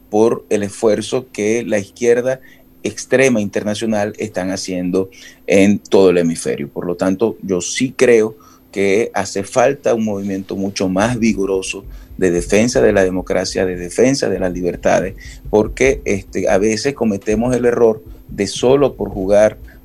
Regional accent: Venezuela; nosotros como venezolanos somos muchos más los que queremos un cambio

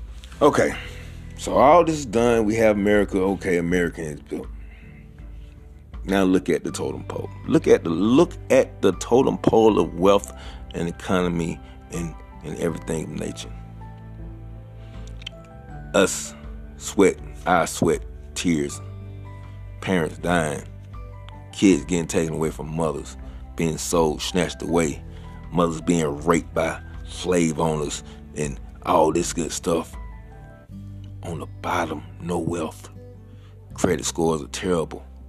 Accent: Atlanta, Georgia, United States; I'm from Atlanta.

